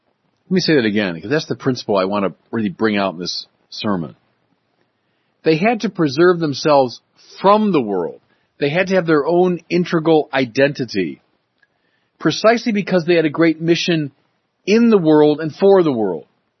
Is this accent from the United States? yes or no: no; Ireland; I'm Irish. It means a lot to the Irish, you know, the story of the Irish emigration because of struggles back home.